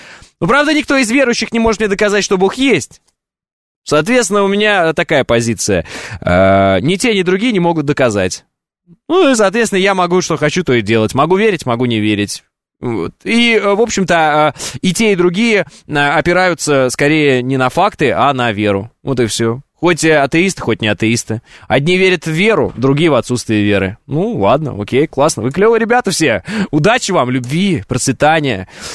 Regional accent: Chechnya, Russia; я чеченец и мусульманин.

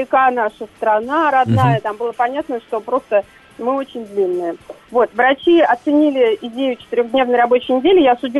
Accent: Saint Petersburg, Russia; А я всем говорила, я из Санкт-Петербурга.

